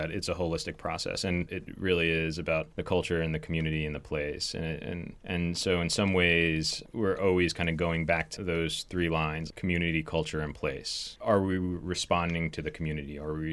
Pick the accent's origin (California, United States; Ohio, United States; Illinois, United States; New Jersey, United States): New Jersey, United States; Point Pleasant; also born or lived in Montana; I grew up in Point Pleasant, New Jersey, a shore town along the coast of New Jersey. My mom is from Montana, southeastern Montana, from the Northern Cheyenne Reservation, and I grew up kind of between the two places